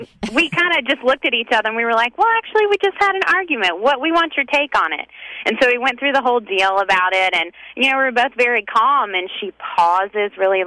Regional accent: the South, United States; I'm very much from the South.

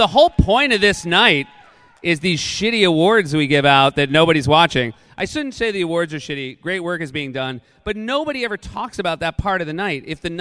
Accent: Manchester, New Hampshire, United States; And I grew up near Manchester, New Hampshire, and so that was a town that was big enough, a city that was big enough that candidates actually came through.

